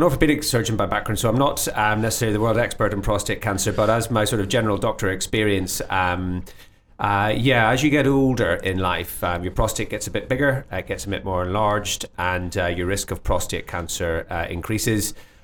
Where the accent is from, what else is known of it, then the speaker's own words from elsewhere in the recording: Belfast, Northern Ireland, United Kingdom; I'm from Belfast originally. On the sort of east side of Belfast, and I went to school in Hollywood, which is just outside Belfast